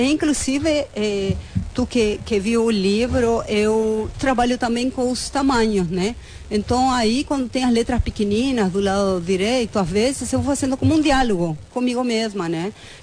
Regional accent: Buenos Aires, Argentina; born there; Portuguese is a second language; eu sou, para quem já ouve meu sotaque, né? Eu nasci em Buenos Aires, na Argentina, né?

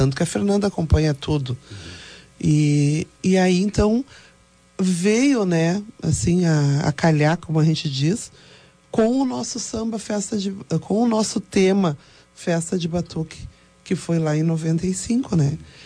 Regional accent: Rio Grande do Sul, Brazil; A gente só faltou cantar, ah, eu sou gaúcho!

